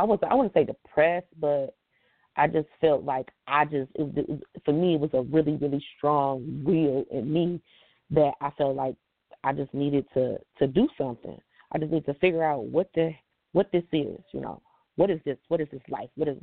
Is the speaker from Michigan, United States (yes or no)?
yes; Detroit, Michigan, United States; Growing up in Detroit in the 90s, I've experienced being in foster care.